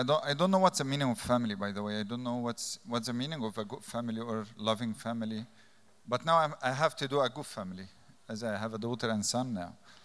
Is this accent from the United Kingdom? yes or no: no; Egypt; English is a second language; I'm an addict from Egypt.